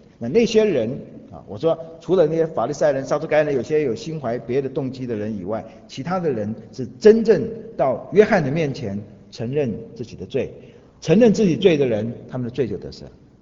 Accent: China; 问题也不是我们中国人

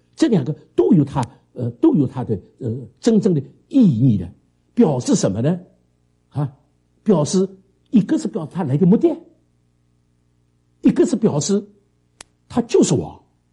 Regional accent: China; 所以我们中国人是非常注重道啊，我们这个常常讲是一个注重道的一个民族。

